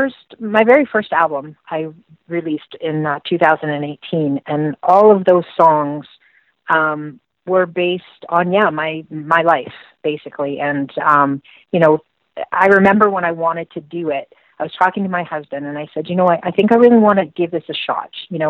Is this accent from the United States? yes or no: no; Nova Scotia, Canada; born there